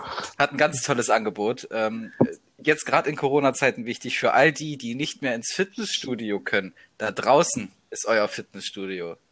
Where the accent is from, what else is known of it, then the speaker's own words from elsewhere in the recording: Saxony, Germany; Ja, na, ich bin Sachse, ich darf, glaube ich, Encher sagen.